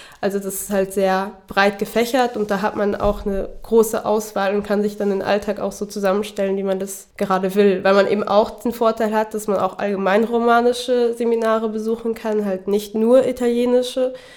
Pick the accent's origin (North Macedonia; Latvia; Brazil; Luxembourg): Luxembourg; ich komme eigentlich aus Luxemburg und das ist nicht so weit weg.